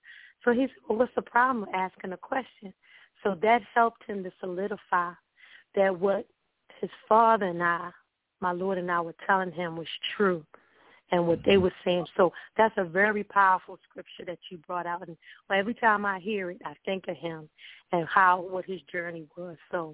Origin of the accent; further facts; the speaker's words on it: Maryland, United States; from Maryland.